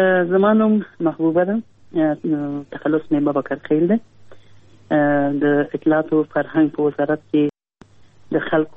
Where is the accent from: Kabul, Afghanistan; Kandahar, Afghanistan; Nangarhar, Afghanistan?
Kabul, Afghanistan; ما زه په کابل کې پیدا یم.